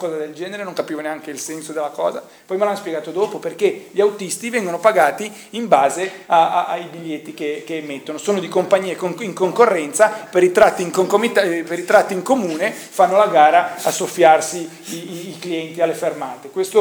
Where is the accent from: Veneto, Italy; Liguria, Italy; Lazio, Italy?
Liguria, Italy; Genoa; io vengo da Genova